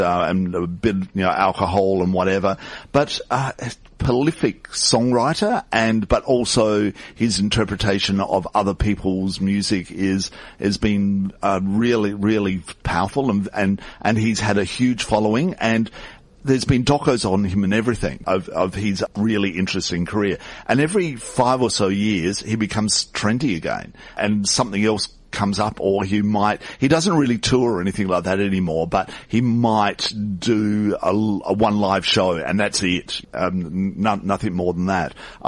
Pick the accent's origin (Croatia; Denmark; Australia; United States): Australia; Adelaide, South Australia; because I'm originally from Adelaide, and I went back to Adelaide at Christmas